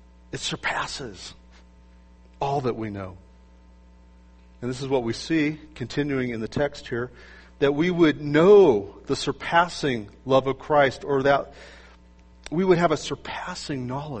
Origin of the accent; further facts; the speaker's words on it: California, United States; I'm from California. We live in earthquake country.